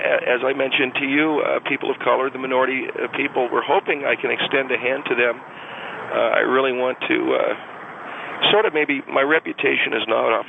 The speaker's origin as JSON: {"language": "English", "town": "Buffalo", "region": "New York", "country": "United States", "moved": "yes", "said": "I'm originally from Buffalo, New York."}